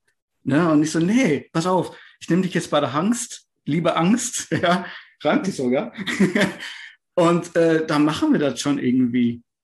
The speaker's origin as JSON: {"language": "German", "town": "Hagen", "region": "North Rhine-Westphalia", "country": "Germany", "lives_now": "Dortmund, Germany", "said": "bin genau … 38 mittlerweile, obwohl ich mich gar nicht so fühle, aber ist so. Und komme aus Hagen, wohne jetzt in Dortmund."}